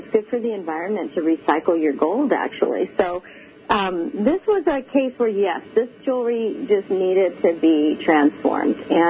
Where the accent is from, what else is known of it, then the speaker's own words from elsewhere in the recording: Herkimer, New York, United States; I come from Herkimer, New York, years ago